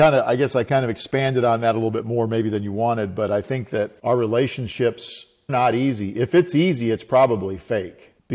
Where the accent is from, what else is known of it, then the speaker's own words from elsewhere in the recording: South Dakota, United States; Well, I grew up in South Dakota on a dirt farm there.